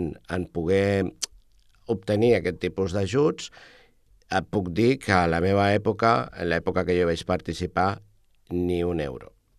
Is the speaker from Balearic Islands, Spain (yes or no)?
no; El Prat de Llobregat, Catalonia, Spain; now in El Prat de Llobregat, Spain; tot i que he viscut uns anys fora del Prat, com sabeu, he tornat. Fa 2 anys que torno a ser al Prat, i molt orgullós de seguir al meu poble natal.